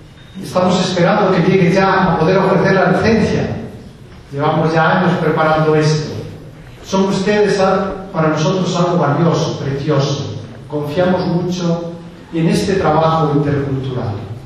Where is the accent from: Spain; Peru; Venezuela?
Spain; mi portugués no es muy bueno, hablaré en español. Creo que todos ustedes son capaces de comprender mi español, aunque sea de España